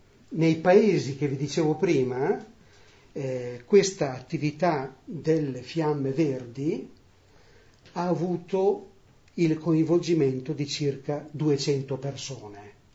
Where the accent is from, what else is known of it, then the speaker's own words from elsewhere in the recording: Castel Goffredo, Lombardy, Italy; una foto di Castelvaffredo. non soltanto, come dire, per l'amore che ho ancora nei confronti del mio paese.